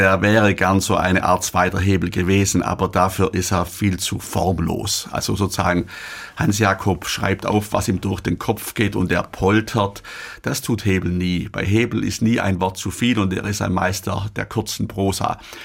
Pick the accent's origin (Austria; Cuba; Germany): Germany; Ehingen, Baden-Württemberg; Ehingen, wo ich herkomme, das war der Amtshauptsitz von Vorderösterreich.